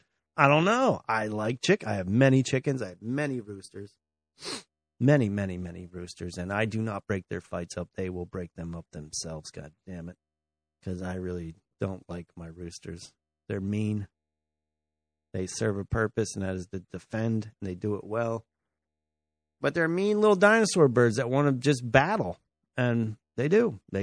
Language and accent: English; United States; I'm an American, goddammit. I pay taxes.